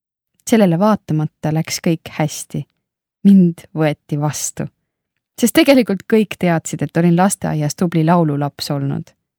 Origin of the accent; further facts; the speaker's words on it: Keila, Harju County, Estonia; ja pärit Keilast.